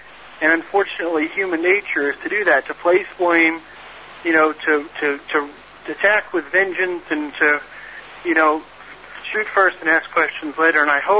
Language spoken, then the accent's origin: English; United States; Well, I would hope that as the United States, as an American, I would hope I would pay more attention